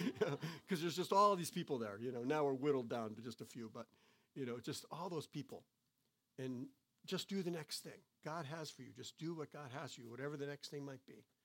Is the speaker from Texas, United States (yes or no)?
no; Connecticut, United States; the church we grew up in, we came from Connecticut, and our church had just sent four families on the mission field.